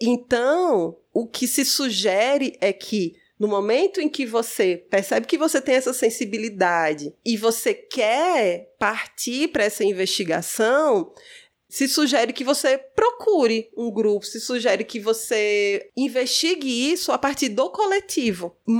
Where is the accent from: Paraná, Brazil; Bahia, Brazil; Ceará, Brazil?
Ceará, Brazil; Crato; Eu sou aqui do Crato, né? A família do meu pai é aqui do Crato. O meu avô, por parte da minha mãe, é de Campos Sales. Então, tem uma parte em Campos Sales, tem uma parte em Araripina, por parte da minha mãe. Mas o meu pai, a família é toda aqui do Crato.